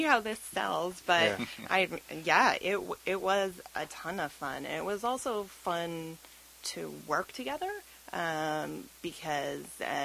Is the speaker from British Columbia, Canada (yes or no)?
no; Ontario, Canada; And I grew up in Ontario